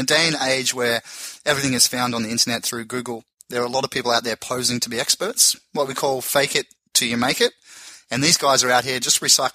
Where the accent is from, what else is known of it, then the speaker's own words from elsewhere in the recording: Tasmania, Australia; born there; also born or lived in Brisbane; I was born in Tasmania and I studied in Brisbane in Australia.